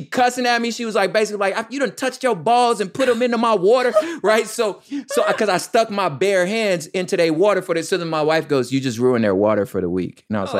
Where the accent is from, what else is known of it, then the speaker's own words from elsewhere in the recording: Los Angeles, California, United States; I'm from Los Angeles. I grew up in a Mexican neighborhood.